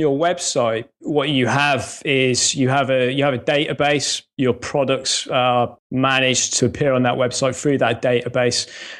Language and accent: English; Coventry, West Midlands, United Kingdom; now in Northampton, United Kingdom; Well, no, I grew up in Coventry.